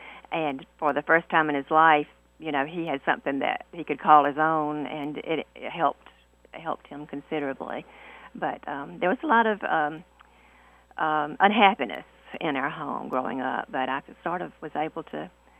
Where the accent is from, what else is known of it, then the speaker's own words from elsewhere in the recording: South Carolina, United States; Yes, I grew up before the interstate was there. And, of course, we're an hour from Charleston, an hour from Beaufort, and an hour from Orangeburg.